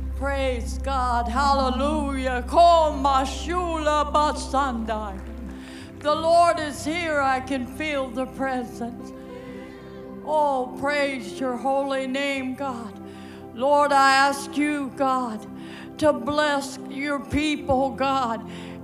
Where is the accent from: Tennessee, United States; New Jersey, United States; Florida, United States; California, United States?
California, United States; I came from California, was born and raised there, been around the world preaching the gospel.